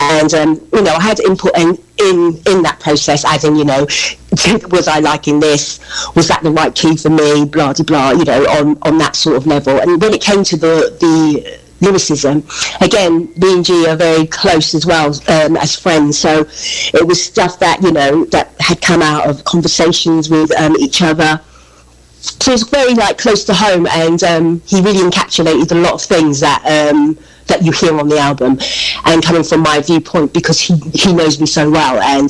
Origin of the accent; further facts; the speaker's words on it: London, United Kingdom; where I was growing up in London, which was a place called Deptford